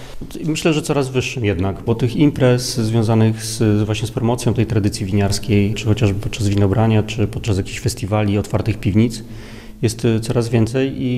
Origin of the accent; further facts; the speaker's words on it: Zielona Góra, Lubusz Voivodeship, Poland; also born or lived in Wrocław; Jestem rodowitym zielonogórzaninem, także urodziłem się tutaj w tym mieście, tutaj się wychowałem, spędziłem większość swojego życia, chociaż była też dłuższa przerwa, bo na studia wyjechałem do Wrocławia.